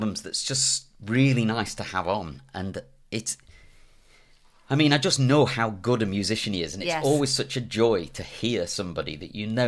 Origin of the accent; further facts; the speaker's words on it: Scotland, United Kingdom; Or when it suits me, I'm from Scotland.